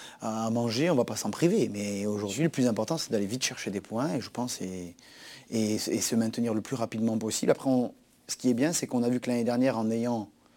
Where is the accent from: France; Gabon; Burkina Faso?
France; Corsica; Franchement, je ne suis pas nordiste